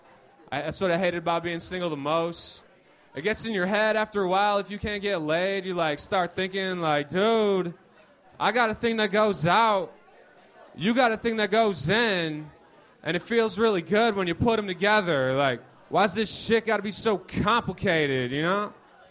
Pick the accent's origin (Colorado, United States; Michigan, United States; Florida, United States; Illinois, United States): Michigan, United States; Lapeer; I'm from Lapeer, Michigan. It's by Flint.